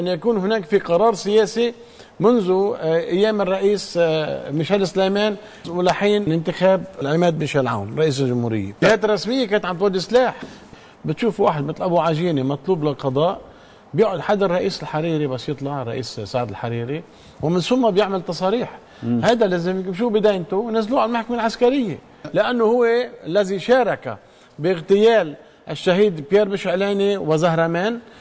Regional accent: Lebanon; كلبناني أنا

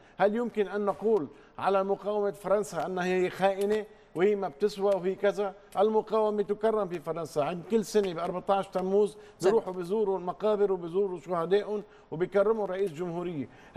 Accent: Lebanon; نحن ما فينا نربط حالنا كلبنانيين

